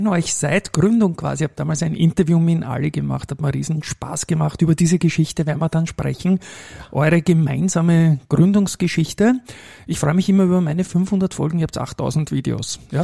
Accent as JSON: {"language": "German", "region": "Vienna", "country": "Austria", "said": "Donauzentrum, wo ich herkomme"}